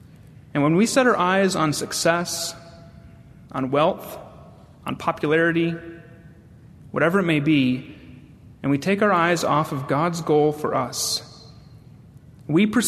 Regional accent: Mohawk, New York, United States; 8 months after I was born, the Lord led my family to a small town in upstate New York called Mohawk. My dad was and still is the pastor of the church there. I am the third of four children.

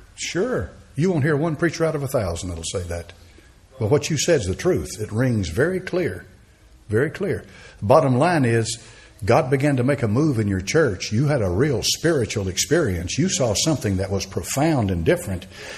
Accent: Beaumont, Texas, United States; I came all the way from Beaumont, Texas.

